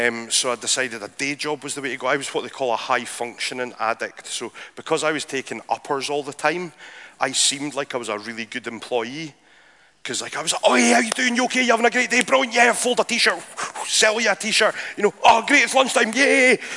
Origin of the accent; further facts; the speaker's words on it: Scotland, United Kingdom; And growing up in Speyside, you know, there's not much demand for superstar DJs, so you've kind of got to work at it.